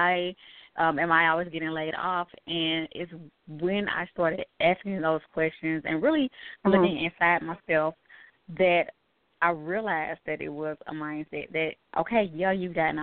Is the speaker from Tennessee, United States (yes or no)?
yes; Chattanooga, Tennessee, United States; I grew up in Chattanooga, Tennessee. You know, I grew up in the projects.